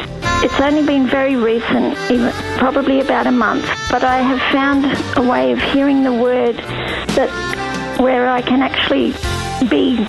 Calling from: Australia; I'm just ringing from Australia. I just wanted to send my love and greetings from the land down under and holiday wishes.

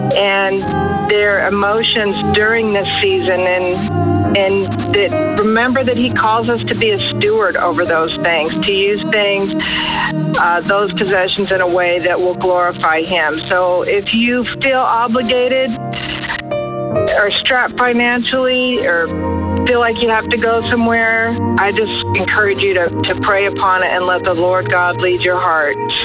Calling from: Maryland, United States; I'm calling from Maryland.

